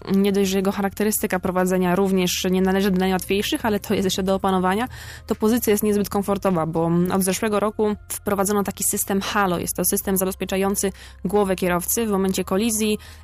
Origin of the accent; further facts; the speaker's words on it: Żyrardów, Masovian Voivodeship, Poland; w Żyrardowie wychowałam się. Chodziłam do tego samego liceum, do którego chodzili moi rodzice.